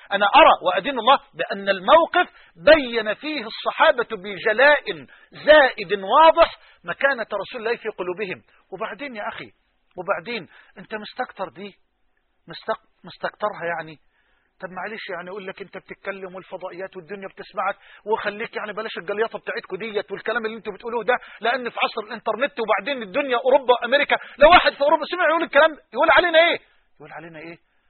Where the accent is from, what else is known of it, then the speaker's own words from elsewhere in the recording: Egypt; بلهجتنا في مصر